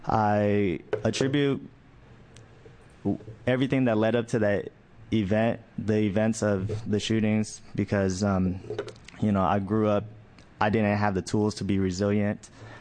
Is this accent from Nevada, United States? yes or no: no; Oakland, California, United States; I grew up in East Oakland, California, and it was an impoverished area, and it was plagued with a lot of gang warfare and drug trade.